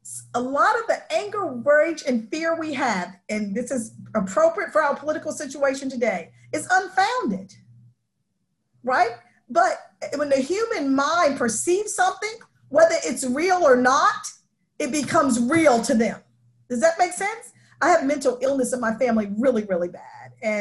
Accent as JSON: {"language": "English", "region": "New York", "country": "United States", "said": "See, I'm from New York, so there's civil war in the house sometimes, okay?"}